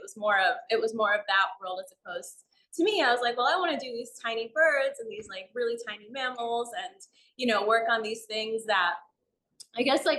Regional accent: Miami, Florida, United States; now in New York, United States; No, I grew up in Miami and I've lived in New York for about like close to 20 years.

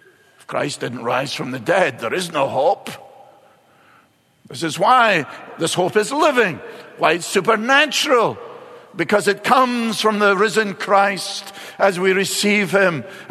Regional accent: Scotland, United Kingdom; I am Scottish, but I'd paid for it, one way or another.

